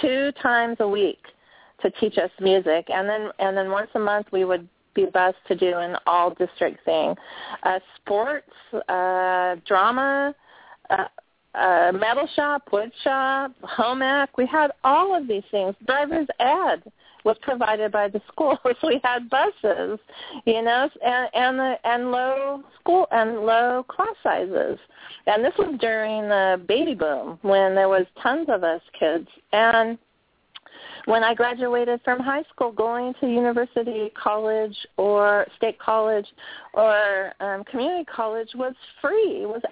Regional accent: California, United States; when I'm born and raised in California. I went to school in the 60s.

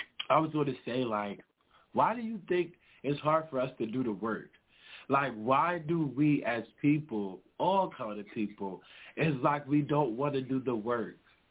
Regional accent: Trenton, New Jersey, United States; because I'm from Trenton. Trenton is a city, you know, and it's the capital of New Jersey, and it's basically the hood.

